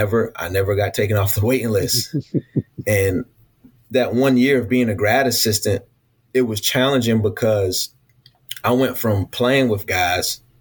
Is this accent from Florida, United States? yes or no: no; Raleigh, North Carolina, United States; I was from Raleigh, North Carolina. Harrogate, Tennessee is probably 7, almost 8 hours away.